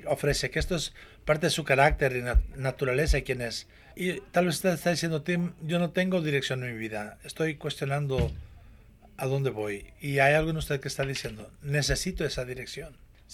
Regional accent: Miami, Florida, United States; born there; Nací en Miami cuando tenía 6 años de edad.

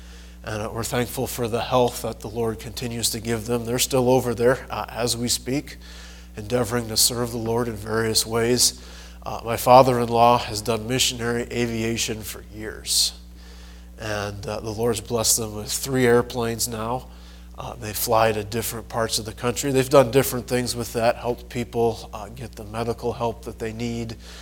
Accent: Indiana, United States; I grew up in Indiana, grew up in a Christian home.

